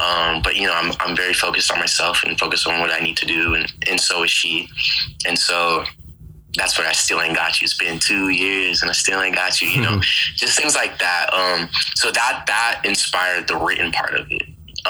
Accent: Salt Lake City, Utah, United States; also born or lived in Las Vegas, Nevada; I'm a Salt Lake City. I'm from Utah. I'm born here, predominantly raised here. I was back and forth from, Las Vegas, Nevada, but mostly here, you know?

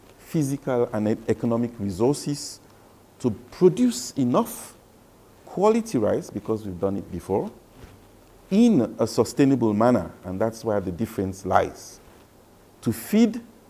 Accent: Sierra Leone; And I'm just coming from Sierra Leone, my own country.

